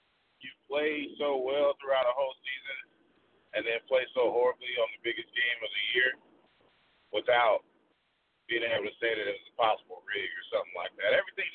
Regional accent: North Carolina, United States; also born or lived in Atlanta; I was born in Atlanta, but I've spent most of my time in North Carolina. So a lot of my people from Atlanta give me a hard time about being a Panthers fan

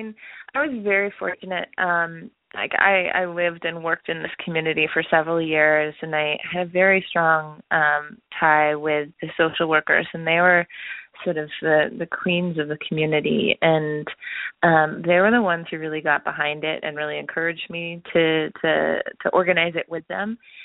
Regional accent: Vancouver, British Columbia, Canada; being a female myself and being raised in North America, I'm actually from Vancouver, Canada, originally

